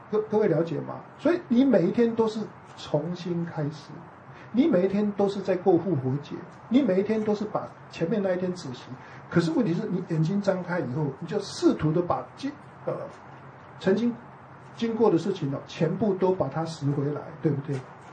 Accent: Taiwan

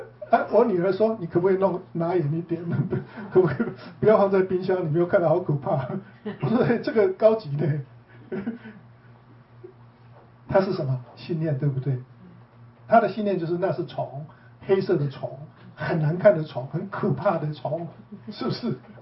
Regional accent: Taiwan; 所以那些女生们应该都是我们台湾人

